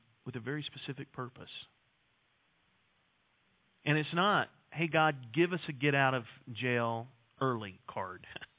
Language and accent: English; United States; and yet the United States of America is committing this sin, and as an American, I'm complicit in it.